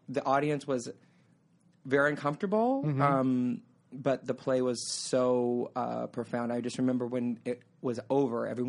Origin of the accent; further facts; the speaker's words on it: California, United States; Because I'm from California. I'm super beachy, like, you know, like just a good time girl.